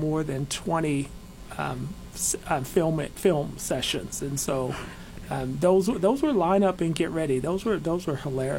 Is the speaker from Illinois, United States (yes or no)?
yes; Chicago, Illinois, United States; No, but I grew up in the era of house music, and I grew up in Chicago.